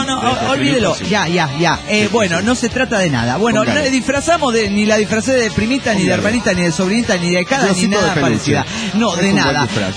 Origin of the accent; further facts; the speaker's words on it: Guadalajara, Jalisco, Mexico; de Guadalajara, Jalisco, México.